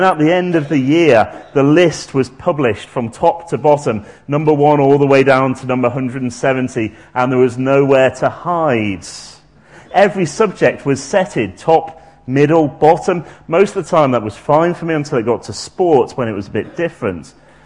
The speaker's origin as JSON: {"language": "English", "town": "Oxford", "region": "South East England", "country": "United Kingdom", "said": "when I go mention I'm from Oxford."}